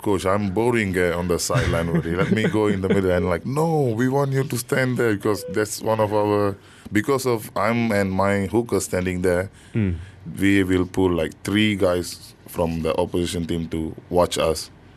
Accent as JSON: {"language": "English", "country": "Malaysia", "lives_now": "Japan", "said": "say I'm from Malaysia and playing in Japan. And they send me over here for... like learn more rugby"}